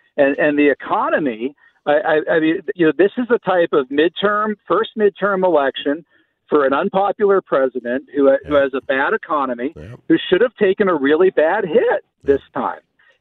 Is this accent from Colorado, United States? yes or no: no; Latrobe, Pennsylvania, United States; that big rally he had near my hometown of Latrobe, Pennsylvania